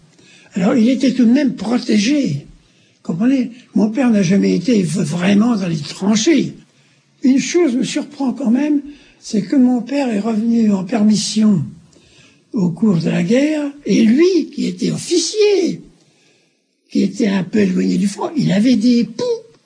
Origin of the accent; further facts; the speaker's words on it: Amiens, Hauts-de-France, France; born there; Je suis né à Amiens, le 10 décembre 1910.